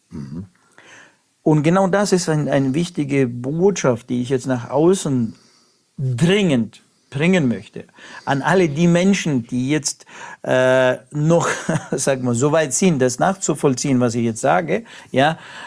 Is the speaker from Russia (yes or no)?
yes; Russia; ich komme ja aus Russland, also da gab es mal Telefonzellen